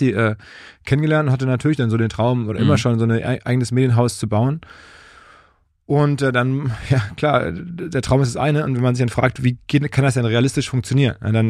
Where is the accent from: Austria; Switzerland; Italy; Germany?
Germany; North Rhine-Westphalia; now in Hamburg, Germany; Ich bin ja selber im Ruhrgebiet aufgewachsen